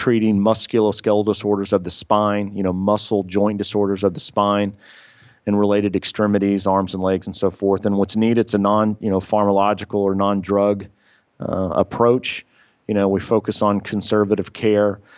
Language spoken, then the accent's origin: English; Tulsa, Oklahoma, United States; I'm originally from Tulsa, Oklahoma. My family was all back here.